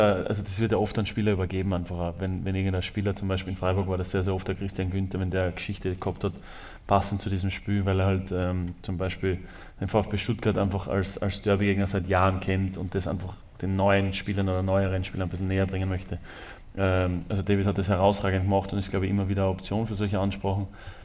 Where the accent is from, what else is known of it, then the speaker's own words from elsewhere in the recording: Austria; also wir sind Österreicher, diese ganze Mannschaft identifiziert sich mit dem Land.